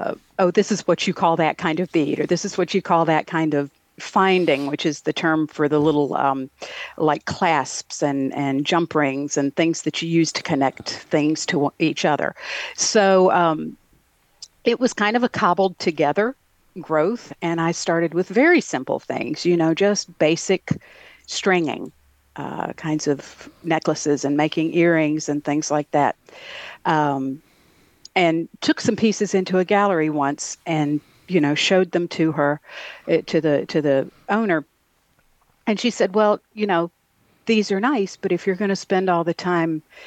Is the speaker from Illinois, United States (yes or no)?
no; South Carolina, United States; born there; I say I'm Southern by birth and Midwestern by luck. I was born in South Carolina.